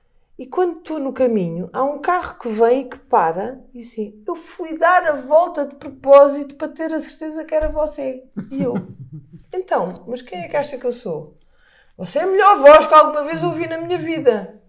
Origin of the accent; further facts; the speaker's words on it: Azores, Portugal; Sim, os Açores são o meu chão, mas eu no Alentejo sinto-me mesmo muito bem, muito em casa.